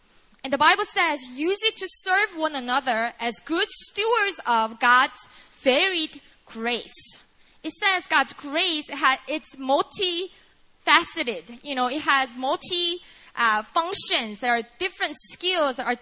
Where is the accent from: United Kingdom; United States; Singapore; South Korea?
South Korea; English is a second language; moved away as an adult; I'm a native Korean. I grew up in Korea. I never left Korea until age 20, 21. And I never lived outside of Korea. So English was an area of insecurity for me.